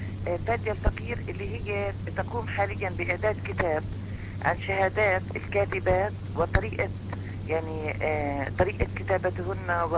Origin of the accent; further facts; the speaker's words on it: Palestine; وأنا من فلسطين.